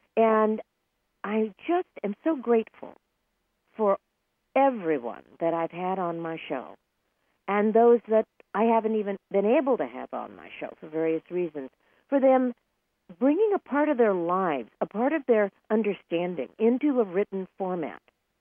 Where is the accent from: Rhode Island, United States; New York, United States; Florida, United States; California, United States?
California, United States; took me into a world that, being a Californian, who knew about blizzards? I didn't.